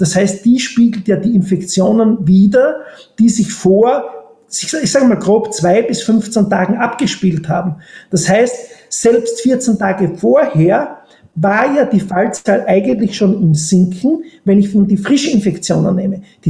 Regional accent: Austria; das darf ich als Österreicher vielleicht sagen

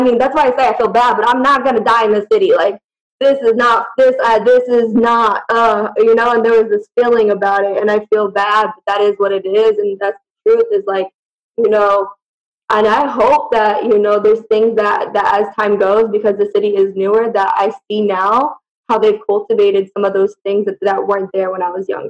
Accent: Moreno Valley, California, United States; And so I grew up in Mo Val, stayed there till I was about, basically when I went to college.

